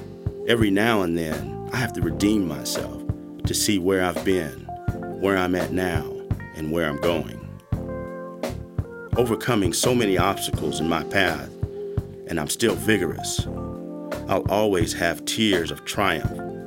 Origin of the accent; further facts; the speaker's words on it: Washington, District of Columbia, United States; Although I get fed up on the quarrel that goes on in my hometown, I'll always love D.C.